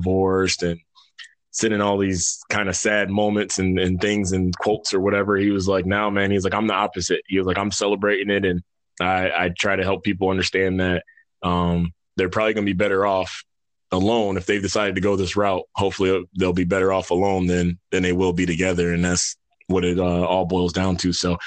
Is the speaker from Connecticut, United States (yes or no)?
no; New York, United States; now in Atlanta, United States; So I'm in Atlanta, Georgia. Originally grew up in New York. Had to get away, had to break away from the snow and come to some warmer weather, man.